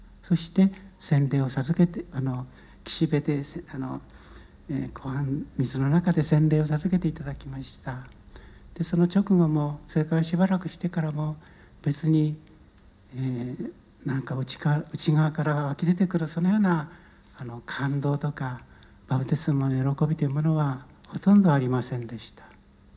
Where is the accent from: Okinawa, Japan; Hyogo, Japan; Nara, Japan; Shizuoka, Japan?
Shizuoka, Japan; Numazu; 私は、沼津で生まれ育ちました。で、21歳の時に沼津の教会に導かれました。